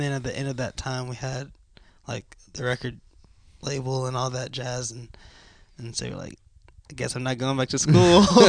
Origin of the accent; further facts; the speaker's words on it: Nashville, Tennessee, United States; I feel like growing up in Nashville, we've seen a lot of bands and been around a lot of people doing music. That's the norm here.